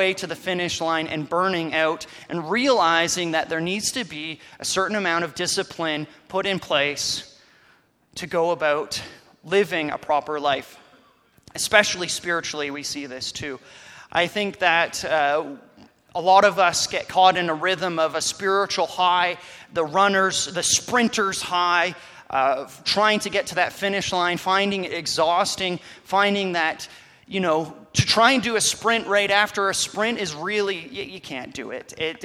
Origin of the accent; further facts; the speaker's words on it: Canada; the fact that I know who Wayne Gretzky is just by being a Canadian speaks to the quality of his skill